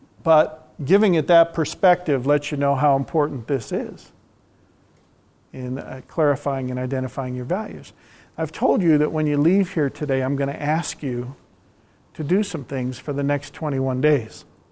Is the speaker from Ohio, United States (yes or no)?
yes; Cleveland, Ohio, United States; We grew up in the Cleveland, Ohio area.